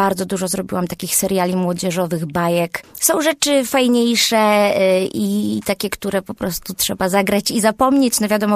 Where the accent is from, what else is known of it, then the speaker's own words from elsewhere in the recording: Będzin, Silesian Voivodeship, Poland; born there; to nie jest Śląsk, tylko Zagłębie Dąbrowskie, a urodziłam się w Będzinie, także nie, nie, nie.